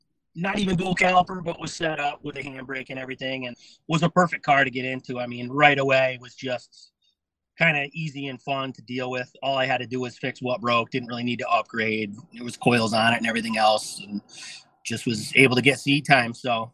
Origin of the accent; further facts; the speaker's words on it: New York City, New York, United States; born there; now in Connecticut, United States; You know, I was born in the Bronx, only lived there for a short time.